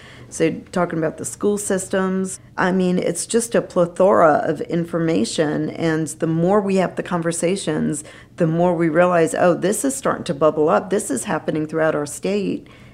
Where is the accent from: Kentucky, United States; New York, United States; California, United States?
New York, United States; Rocky Point; where I grew up in Rocky Point, it was mainly Italian.